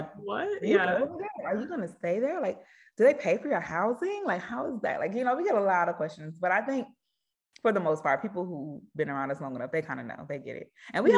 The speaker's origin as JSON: {"language": "English", "region": "Alabama", "country": "United States", "said": "Well, I'm from Alabama."}